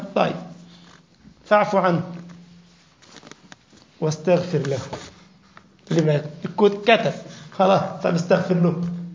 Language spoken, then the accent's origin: Arabic; Egypt; ده كان أوتوبيس زمان عندنا في مصر له حتة اسمها إمبابة